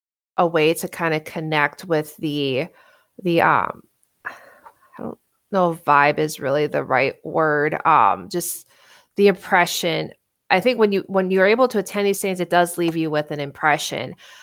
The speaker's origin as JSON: {"language": "English", "region": "Wisconsin", "country": "United States", "tie": "born or raised there", "said": "when you think about where we grew up in Wisconsin and how Easter is typically very early spring, it probably didn't happen all that often."}